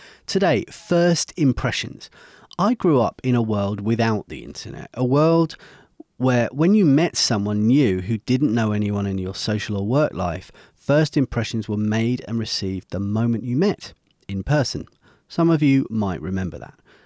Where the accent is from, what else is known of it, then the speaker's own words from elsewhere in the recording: United Kingdom; probably over half of those years in my home country of the UK.